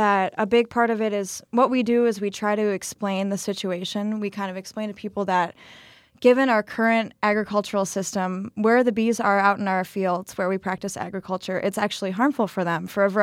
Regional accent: Minneapolis, Minnesota, United States; Well, I'm from Minneapolis, just graduated from Marquette. And in the beginning of August, I'll be going out to Tacoma, Washington.

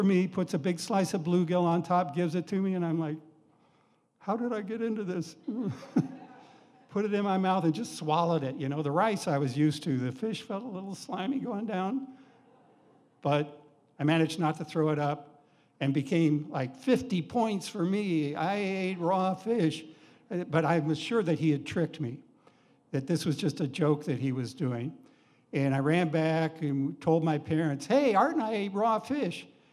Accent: Alton, Illinois, United States; ended up being demobilized in southern Illinois, near my hometown of Alton, Illinois, where he wanted to go to college and was looking for a place to live.

